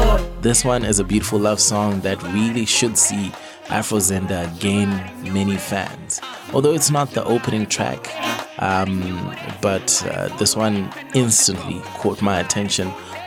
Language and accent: English; Zimbabwe; He comes from Zimbabwe, which is my home country.